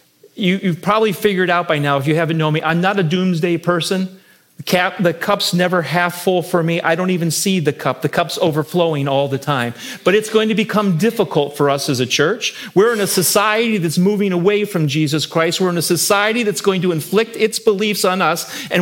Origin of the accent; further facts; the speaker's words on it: Cleveland, Ohio, United States; And the only reason I don't like it is I'm from Cleveland. And I was raised to dislike Pittsburgh.